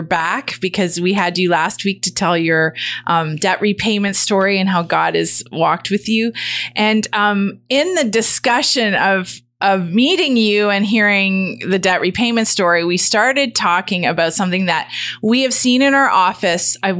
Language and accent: English; Canada; born there; I was born in Canada.